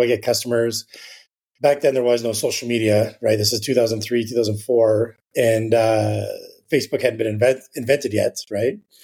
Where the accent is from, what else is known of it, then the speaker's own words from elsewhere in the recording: Winnipeg, Manitoba, Canada; Grew up in Winnipeg.